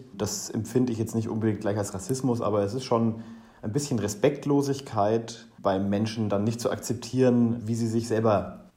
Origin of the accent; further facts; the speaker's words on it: Nuremberg, Bavaria, Germany; Und man dann sagt, ich bin echter Nürnberger